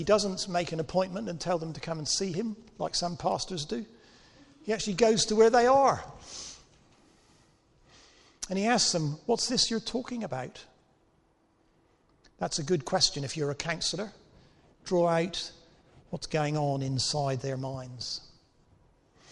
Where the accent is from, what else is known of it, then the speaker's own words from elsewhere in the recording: South West England, United Kingdom; You may have figured by now that my accent is not a refined Surrey accent. I'm actually a refugee from Cornwall. I have never been civilized by those people living in Guildford.